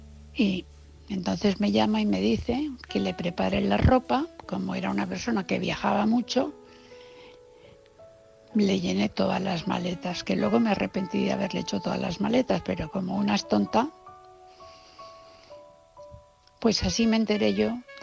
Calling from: Valencia, Valencian Community, Spain; de Valencia.

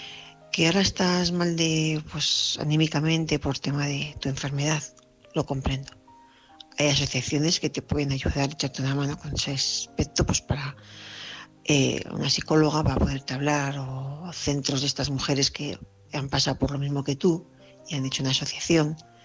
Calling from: Vitoria, Basque Country, Spain; soy corresponsal de Vitoria.

